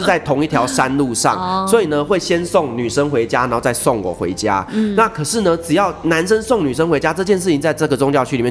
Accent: Taiwan; 我得说哦，我们台湾人真的是到哪里都表现得很好。

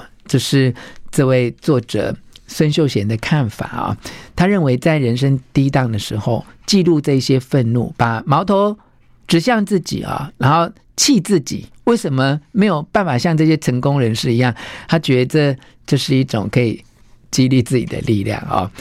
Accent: Taiwan; 就我们台湾话就软土生绝了哈

